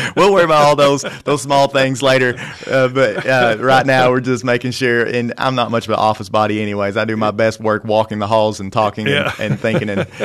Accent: Jamestown, Tennessee, United States; I'm from Jamestown, Tennessee. So I grew up in a small community called Allert.

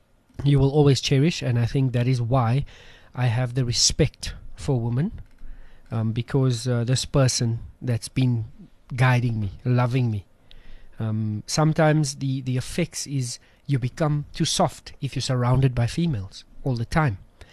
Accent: Westbury, Gauteng, South Africa; I come from the Kasi. I come from Nuclear Westbury. Where you grow up, there's certain cultural habits and things that you follow.

